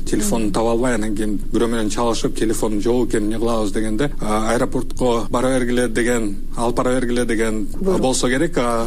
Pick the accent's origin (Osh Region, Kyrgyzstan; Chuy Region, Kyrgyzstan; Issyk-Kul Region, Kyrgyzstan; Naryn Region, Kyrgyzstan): Osh Region, Kyrgyzstan; Osh; born there; Мен болсо төрөлгөндө Кыргызстанда, Ош шаарында төрөлгөм. 91 жылы Кыргызстан эгемендүүлүк алганда мен Кыргызстандын жараны болчумун. Кичинекей болсом дагы Кыргызстандын жараны болчумун.